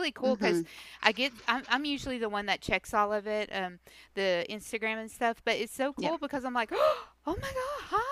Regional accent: Tennessee, United States; Erin and I, we grew up in East Tennessee. We live separately now. Erin's up in Missouri, and I'm still in Tennessee somehow.

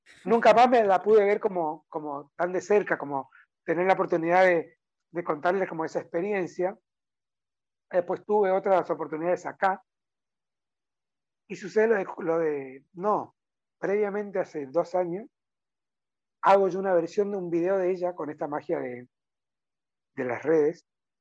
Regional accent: Corrientes, Argentina; Hola, no sé qué, soy de Corrientes

